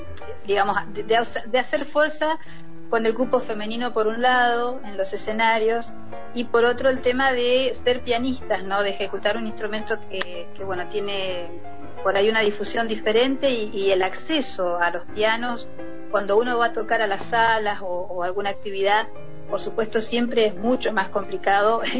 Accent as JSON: {"language": "Spanish", "town": "Cipolletti", "region": "Río Negro", "country": "Argentina", "tie": "born there", "moved": "yes", "lives_now": "Plottier, Argentina", "said": "yo en realidad soy nacida en Cipolletti, en Río Negro, soy rionegrina, pero hace 20 años que vivo acá en la provincia y estoy en la ciudad de Plotier."}